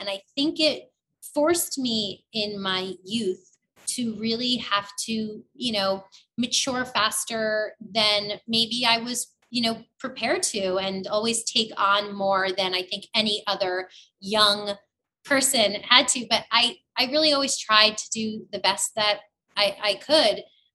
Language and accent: English; New York City, New York, United States; I grew up in the Bronx. I, out of nowhere, started working on Broadway at 8 years old. I then moved to another country with the greatest performers of all time.